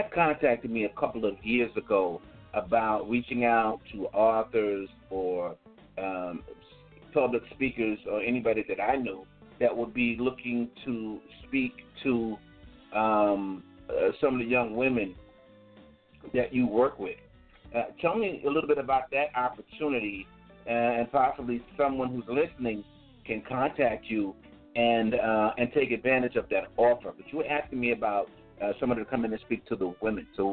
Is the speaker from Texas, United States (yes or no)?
no; Spring Valley, New York, United States; Spring Valley, New York. That's my hometown as well. We'll be by this in Rockland County, exit 14 up the New York State Thruway.